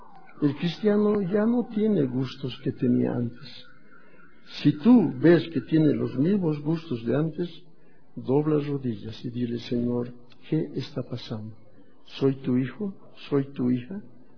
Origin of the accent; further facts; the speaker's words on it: Tarija, Bolivia; cuando era niño, era, qué sé yo, 60 años, 55 años, en Tarija, en mi tierra, jugábamos bolitas, canicas